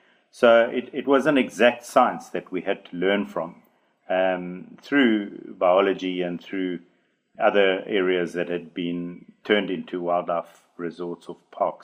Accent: South Africa; Yeah, I grew up in a rural area on a farm, and we had all sorts of animals, mainly domestic animals.

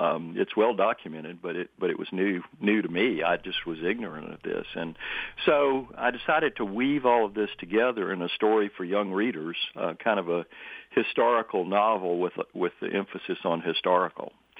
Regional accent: Mobile, Alabama, United States; Well, I was raised in Mobile, and I knew an African-American man.

